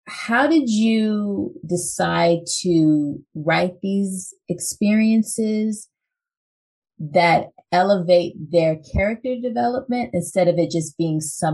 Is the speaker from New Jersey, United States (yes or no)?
no; Los Angeles, California, United States; I'm from Los Angeles, but I'm vaguely familiar with New England.